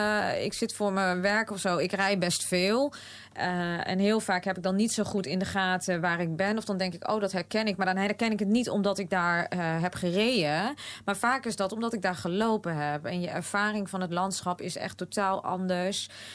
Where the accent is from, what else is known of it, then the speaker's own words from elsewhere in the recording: Steggerda, Friesland, Netherlands; het is een loopje van het naburige dorp naar het dorp Steggera, waar ik vandaan kom. En dat hoeft niet altijd in de stad te zijn. En dan loop ik daar, omdat ik daar opgegroeid ben.